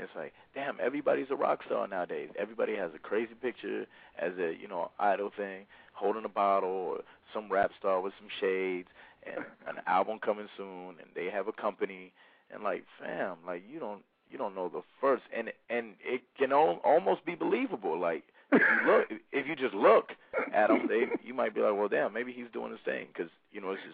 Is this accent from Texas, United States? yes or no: yes; Dallas, Texas, United States; From Texas, you know, it's getting better. Dallas, I'm from Dallas. I live in Dallas also, and Dallas music is really starting to pop off.